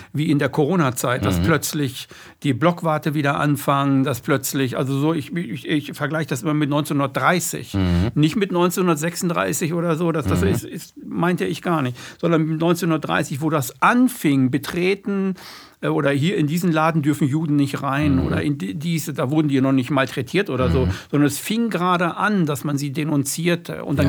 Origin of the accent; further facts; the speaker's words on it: western Germany, Germany; ich jetzt als Wessi, ich bin hier groß geworden im Westen